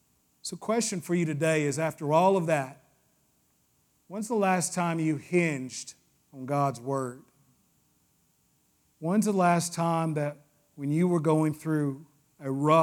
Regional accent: the South, United States; Say, I'm from the South. We call him daddy.

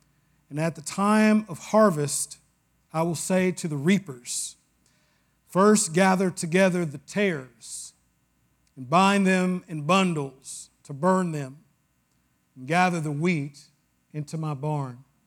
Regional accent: the South, United States; I grew up in the South and I got drugged to church

